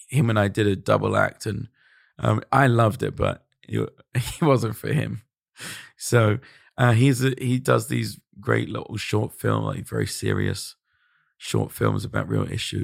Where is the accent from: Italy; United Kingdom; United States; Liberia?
United Kingdom; London; I'm from London.